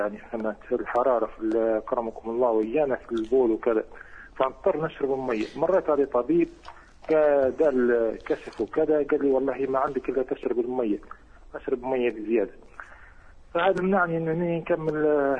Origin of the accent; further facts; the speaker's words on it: Libya; أنا من ليبيا يا شيخ، وعندي سؤالين لو تكرمت